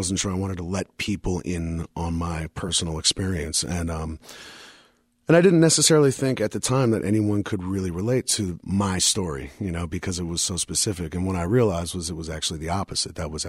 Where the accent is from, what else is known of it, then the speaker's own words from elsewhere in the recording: New York City, New York, United States; it just made sense to me as a New Yorker. It was just something I didn't question. This was what was happening now. This was my city.